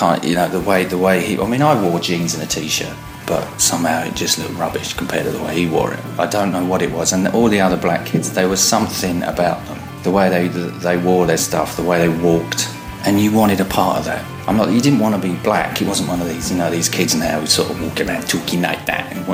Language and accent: English; East of England, United Kingdom; I'm from Essex in England. I'm 49 years old tomorrow, and I'm a photographer.